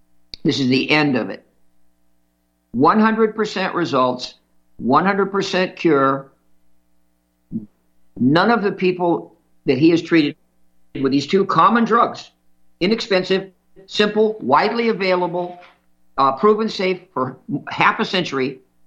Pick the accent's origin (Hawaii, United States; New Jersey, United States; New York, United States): New York, United States; Manhattan; born there; it's 32 miles from the hospital I was born in on Fifth Avenue in Manhattan, Flower Fifth Avenue Hospital